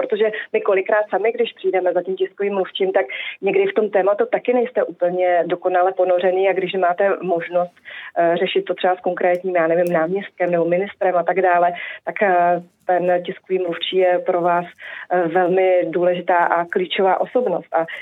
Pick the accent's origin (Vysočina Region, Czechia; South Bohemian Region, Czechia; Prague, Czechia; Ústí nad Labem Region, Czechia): Prague, Czechia; já jsem byla z Prahy a nebyla jsem z Hamburku